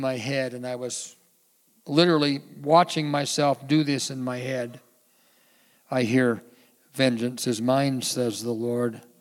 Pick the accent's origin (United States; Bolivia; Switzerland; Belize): United States; Forks, Washington; And grew up in Forks, Washington, a logging community very similar to here, really.